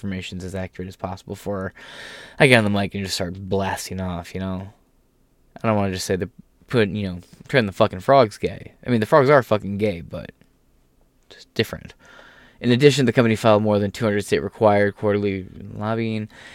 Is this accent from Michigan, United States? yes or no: yes; Michigan, United States; I'm from Michigan, right? I say in the Myho area because I spend a lot of my week in Ohio and a large part of my week in Michigan.